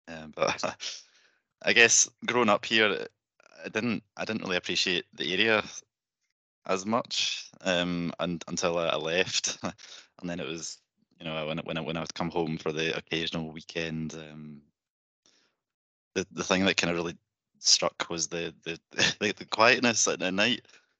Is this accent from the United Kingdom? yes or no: yes; Dunoon, Scotland, United Kingdom; Yeah, I was actually born in the Dunoon General Hospital, as it was called at the time, but it's now Cowell Community Hospital. Mm. But yeah, I attended the Dunoon Primary, then went to Dunoon Grammar, and left Argyll